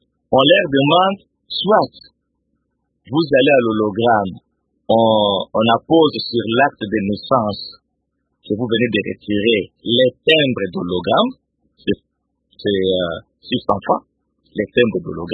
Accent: Lemba, Kinshasa, DR Congo; Je veux vous parler, parce que moi je suis de Lemba, je veux vous parler de l'expérience de Lemba.

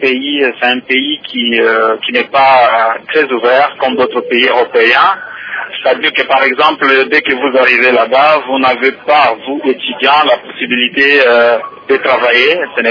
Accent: DR Congo; en tant que Congolais, on représentait notre pays.

